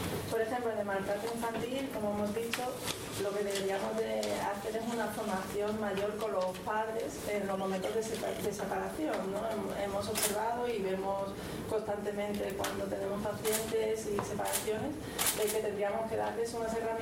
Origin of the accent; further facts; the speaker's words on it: Málaga, Andalusia, Spain; Somos una población malagueña bastante abierta a que las personas vengan aquí